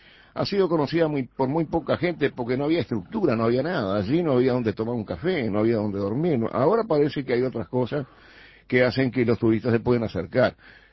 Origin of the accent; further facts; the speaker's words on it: Montevideo, Uruguay; Yo soy muy montevideano. Además, yo soy absolutamente ciudadano. Pero ¿qué pasa? Que no soy ciudadano solamente. Soy también un poco rural